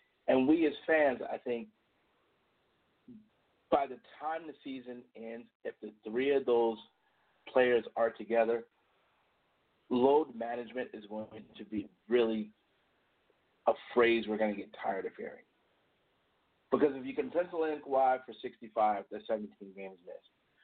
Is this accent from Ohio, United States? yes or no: no; Chicago, Illinois, United States; Growing up in Chicago, I remember the Abe Saperstein Foundation had a summer league, a pro summer league